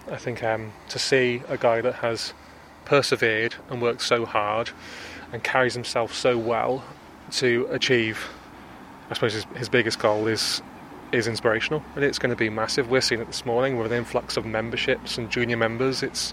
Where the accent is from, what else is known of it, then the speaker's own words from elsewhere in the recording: England, United Kingdom; as an Englishman, I'm probably not best placed to comment on what's good for the whole of Ireland